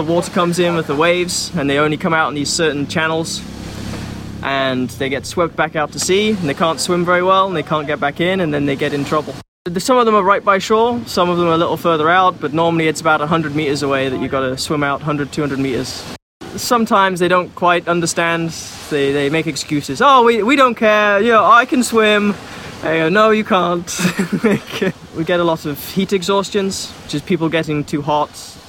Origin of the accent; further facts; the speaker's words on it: England, United Kingdom; moved away as an adult; now in Miami Beach, United States; I'm a lifeguard on Miami Beach. Yeah, I came over from England and I got married